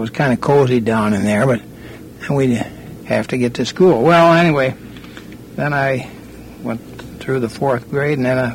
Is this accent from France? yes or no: no; Grand Haven, Michigan, United States; I was born in Grand Haven on the 20th day of December in 1899.